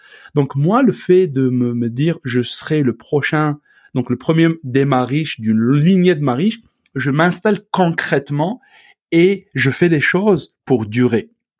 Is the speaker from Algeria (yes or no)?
yes; Algeria; Donc, je suis très lié avec mon pays d'origine, donc l'Algérie, c'est un lien viscéral extraordinaire